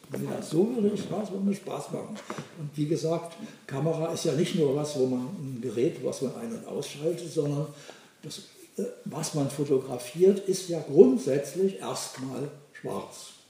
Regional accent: Germany; Wir müssen jetzt als Deutsche, obwohl keiner von uns je einen U-Boot-Film gemacht hat vorher, wir müssen aber zeigen, dass wir das mindestens so toll können, wie das die Amerikaner können in Hollywood.

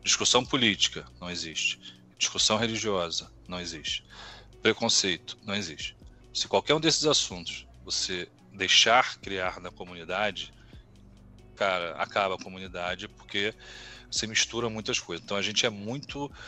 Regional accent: São Paulo, Brazil; Pô, sou aqui de São Paulo, precisa ter mais eventos aqui.

